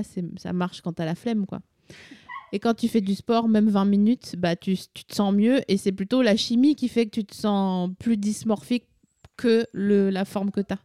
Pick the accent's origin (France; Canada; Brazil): France; eastern France; j'ai 39 ans et demi, là, et je l'ai rencontré il y a un an et demi. Bon, t'as compris. Je viens de l'Est de la France